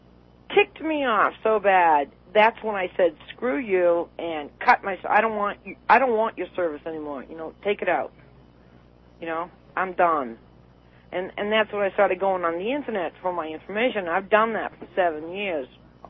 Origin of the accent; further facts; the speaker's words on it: Northeast, United States; I guess that's a really big southern drink, but I'm from the Northeast, you know.